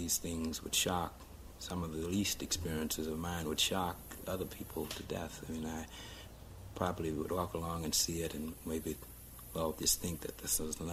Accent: Mississippi, United States; As for myself, I was born and reared in Mississippi, and some of these things just seem like common practice.

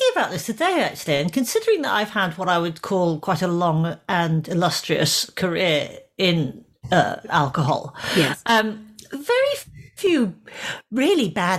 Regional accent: Glasgow, Scotland, United Kingdom; And I'm where I grew up in Glasgow.

